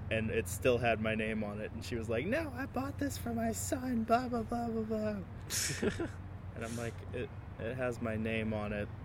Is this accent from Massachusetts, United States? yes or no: no; Metairie, Louisiana, United States; Yeah, Metairie.